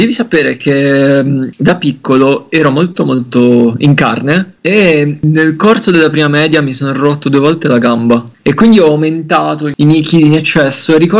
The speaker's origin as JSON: {"language": "Italian", "town": "Taranto", "region": "Apulia", "country": "Italy", "tie": "born or raised there", "said": "io sono nato a Taranto e le ho fatte a pochi passi da casa, sono passati tanti anni, comincio ad avere una certa età anch'io."}